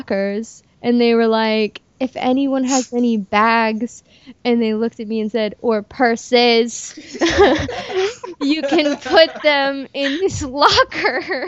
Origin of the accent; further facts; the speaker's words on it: Hooper, Ohio, United States; born there; I was born in Hooper, Ohio, 1993.